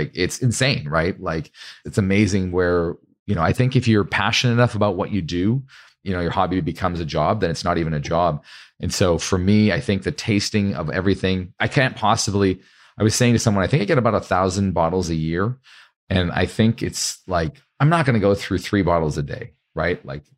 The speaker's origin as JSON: {"language": "English", "country": "Canada", "said": "I'm actually Canadian"}